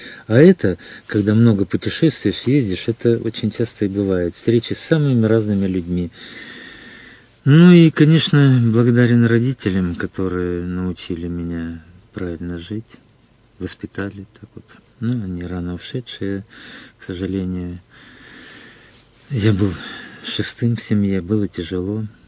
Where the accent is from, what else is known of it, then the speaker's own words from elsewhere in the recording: Iskitim, Novosibirsk Oblast, Russia; born there; Город Искитим, недалеко от Огнемгородка Новосибирского, и там я учился потом в университете.